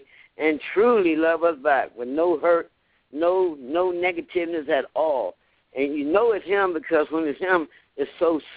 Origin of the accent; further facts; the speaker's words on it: Washington, District of Columbia, United States; Yeah, I'm from Washington, D.C.